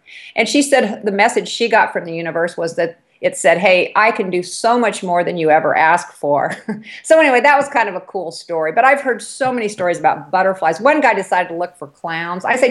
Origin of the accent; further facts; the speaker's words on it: Lawrence, Kansas, United States; I have a couple of groups I'm in here in my hometown of Lawrence, Kansas